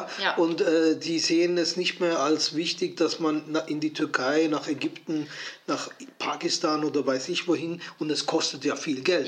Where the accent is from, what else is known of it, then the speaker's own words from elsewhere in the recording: Switzerland; Das ist die Frage, was mache ich, wo ist meine Heimat? Ich bin Schweizer.